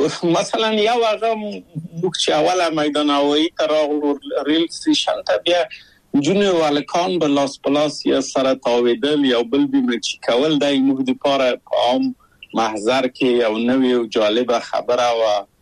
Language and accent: Pashto; Kabul, Afghanistan; moved away as an adult; now in Czechoslovakia; زه له کابله په یو دولتي بورس چکسلواکیا ته راغلم.